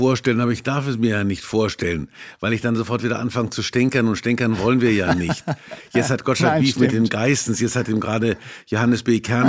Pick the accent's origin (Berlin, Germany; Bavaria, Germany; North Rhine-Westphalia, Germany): Bavaria, Germany; Kulmbach; Ich würde jeden normalen Menschen betrügen, aber nicht in Kulmbach, in meiner Heimatstadt.